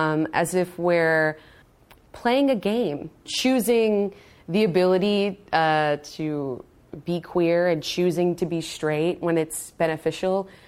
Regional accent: Staten Island, New York, United States; I grew up in Staten Island for a majority of my very young life.

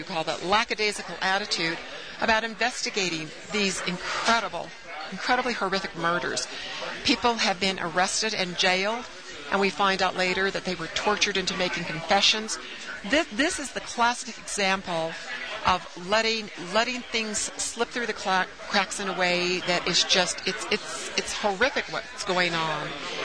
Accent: United States; as an American looking in on our border state there in Chihuahua.

